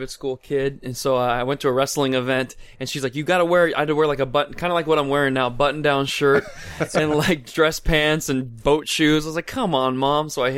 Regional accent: Reno, Nevada, United States; I never told you guys I'm from Reno, Nevada.

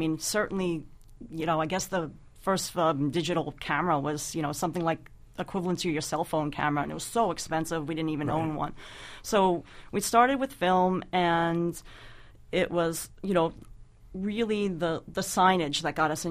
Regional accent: New York City, New York, United States; just growing up in New York and remembering walking by, it was like mom and pop, one after the other after the other

